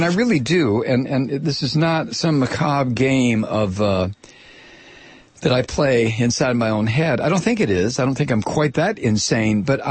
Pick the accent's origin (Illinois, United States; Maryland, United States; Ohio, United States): Ohio, United States; Toledo; Toledo, my hometown, that has failed several times.